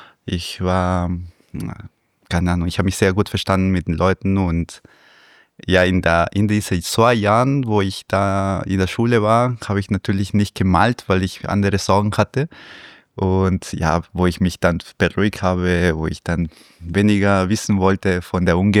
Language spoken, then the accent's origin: German; Lima, Peru; German is a second language; ich bin ja in Peru aufgewachsen, in Lima.